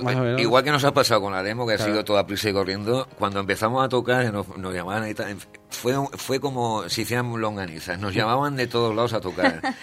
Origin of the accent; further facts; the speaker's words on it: Spain; y como españoles vamos